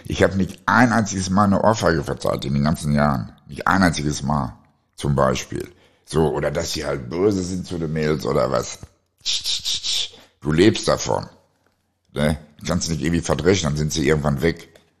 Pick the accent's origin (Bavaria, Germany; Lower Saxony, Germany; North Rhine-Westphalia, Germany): North Rhine-Westphalia, Germany; Hagen; Meine Heimatstadt, Liverpool von Deutschland.